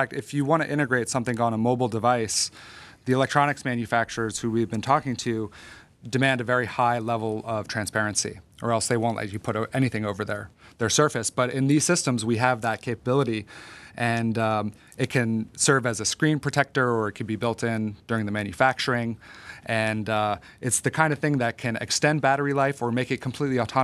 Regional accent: Massachusetts, United States; I grew up right outside of Boston

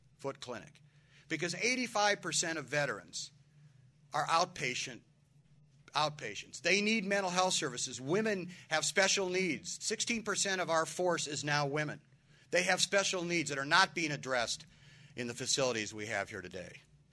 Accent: Omaha, Nebraska, United States; I said, I am from Omaha, Nebraska. You noticed.

